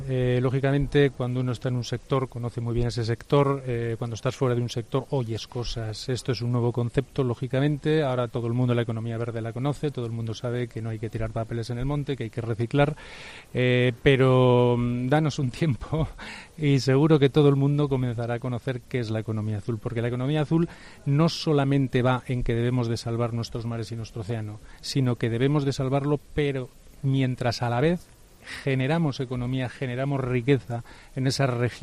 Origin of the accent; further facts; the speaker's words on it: Bilbao, Basque Country, Spain; yo no soy de Cádiz, pero soy de Bilbao, soy de otra costa.